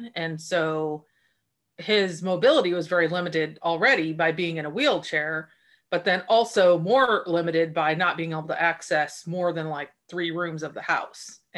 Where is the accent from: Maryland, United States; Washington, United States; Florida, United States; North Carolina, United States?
Washington, United States; Port Angeles; I grew up in Port Angeles, Washington. I eagerly awaited the day when I could get out of there.